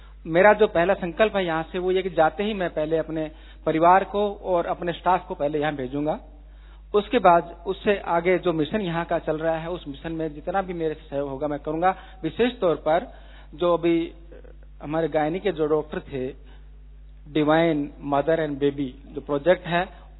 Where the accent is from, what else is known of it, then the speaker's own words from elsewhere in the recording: Bhiwani, Haryana, India; मैं भिवानी हरियाणा से हूँ